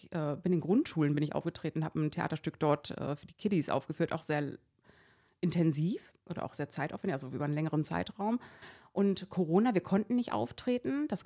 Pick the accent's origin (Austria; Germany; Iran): Iran; Also ich bin Iranerin.